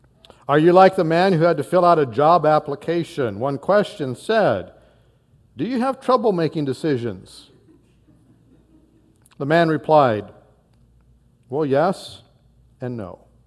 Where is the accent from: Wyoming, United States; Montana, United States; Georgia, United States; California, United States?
Montana, United States; now in Kansas, United States; Some have thought that we made a momentous decision when we moved from Northwest Montana to the flatlands of Kansas. Because the look on their face when we would say where we were from, it was like, why'd you do that?